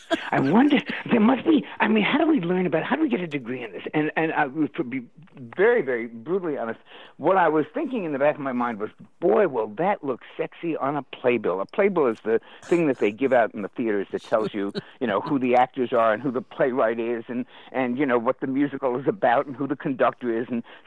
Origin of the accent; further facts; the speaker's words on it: New York City, New York, United States; And then one day I was actually doing a show in my hometown of New York City